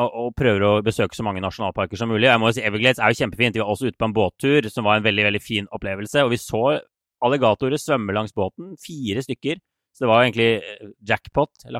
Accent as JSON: {"language": "Norwegian", "region": "Oslo", "country": "Norway", "said": "jeg nesten synes litt synd på dere nå hjemme I Oslo når jeg ser den nye lockdownen som kommer nå."}